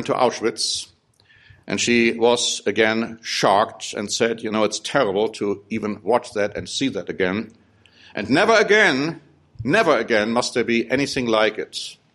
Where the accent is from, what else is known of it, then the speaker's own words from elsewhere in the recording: United States; The American people in particular, and I am an American too